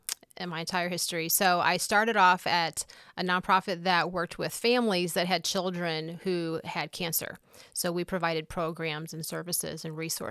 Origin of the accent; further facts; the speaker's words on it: Bethalto, Illinois, United States; I was born and raised in Bethalto. And so I went to school there, graduated from CM, and then went off to SIU Edwardsville.